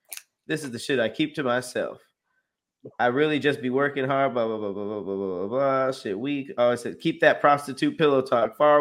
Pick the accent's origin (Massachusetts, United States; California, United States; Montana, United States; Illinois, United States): California, United States; Los Angeles; I'm from Los Angeles, like, I grew up around Mexican people, so it's like, we don't mind